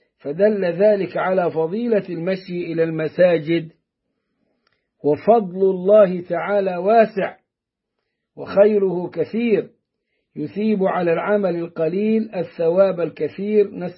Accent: Upper Egypt, Egypt; إنه إحنا عندنا في الصعيد يقولوا على الحذاء عزكم الله مركوب

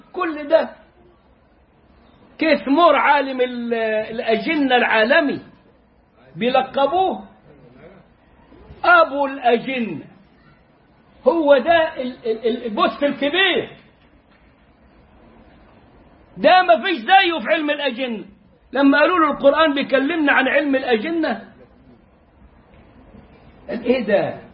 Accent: Egypt; كلنا يعرف حكاية الامواج اللي فوق البحر، وبنغني لها عندنا في مصر

